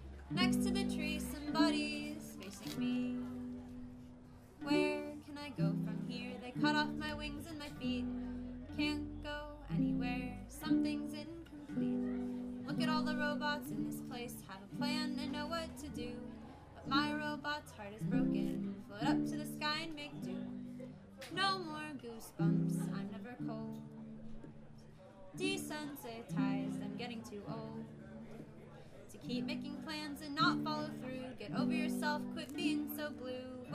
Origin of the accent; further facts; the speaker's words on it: Santa Barbara, California, United States; We're from Santa Barbara, and we've been on tour for a really long time, almost 2 months.